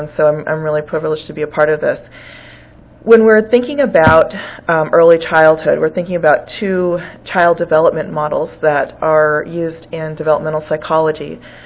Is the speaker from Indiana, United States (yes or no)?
no; Fort Berthold, North Dakota, United States; from Fort Berthold, North Dakota